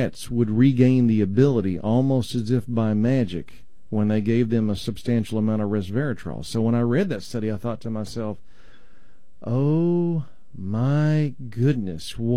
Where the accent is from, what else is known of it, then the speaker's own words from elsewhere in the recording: Texas, United States; I don't say that because I'm from Texas.